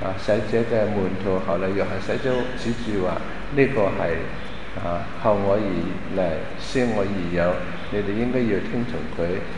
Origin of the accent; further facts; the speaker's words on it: China; 所以呢我们中国人分得很清楚的